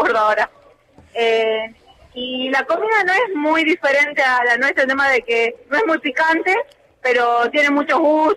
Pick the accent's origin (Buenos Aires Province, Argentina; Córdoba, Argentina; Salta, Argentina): Salta, Argentina; Tartagal; now in Croatia; yo soy de Salta, de Tartagal, y vivo en Croacia hace 4 años.